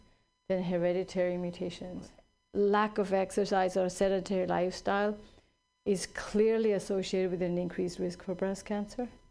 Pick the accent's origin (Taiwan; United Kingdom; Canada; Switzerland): Switzerland; now in United States; And you know, I grew up in Switzerland.